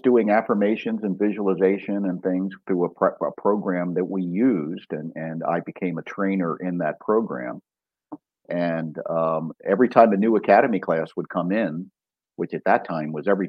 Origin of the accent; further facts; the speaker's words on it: Baltimore, Maryland, United States; And then I left for Baltimore, my hometown, because it was the largest city in the U.S. at that time without a religious science community.